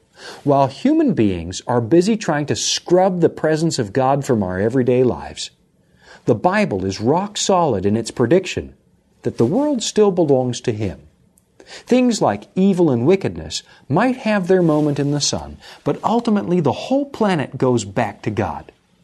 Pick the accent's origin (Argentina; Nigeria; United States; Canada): Canada; In my home country of Canada, the 1st of July is known as Canada Day, but it used to be called Dominion Day.